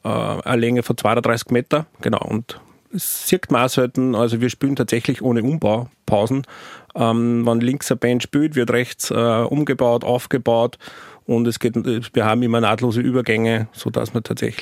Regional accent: St. Martin im Innkreis, Upper Austria, Austria; Das war so ein kleines, feines Festival in meiner Heimatgemeinde, was ich mit meinem heimischen Musikverein St. Martin im Innkreis gemacht habe.

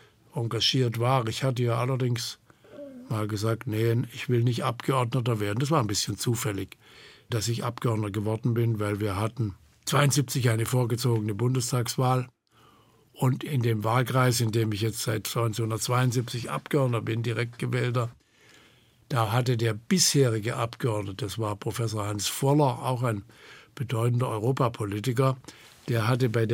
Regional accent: Hornberg, Baden-Württemberg, Germany; Und meine Eltern sind aber vor meiner Geburt nach Baden gezogen, sodass ich Badener bin. Aber an der Grenze zu Württemberg im Übrigen. Hornberg war im Übrigen, das ist meine Heimatstadt, bis Napoleon Teil des Herzogtums Württemberg und kam erst durch Napoleon zu Baden.

